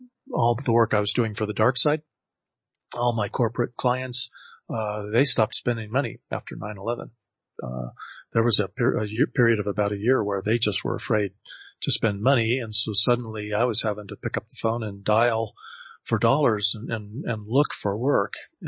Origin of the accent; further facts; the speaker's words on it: Colorado Springs, Colorado, United States; figured maybe a limited water supply might actually cause a rational thought in the American West and in my hometown of Colorado Springs.